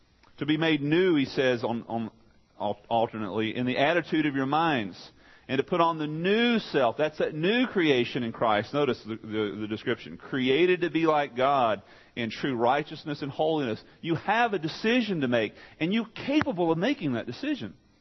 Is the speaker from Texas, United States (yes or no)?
yes; Texas, United States; I'm a redneck from East Texas.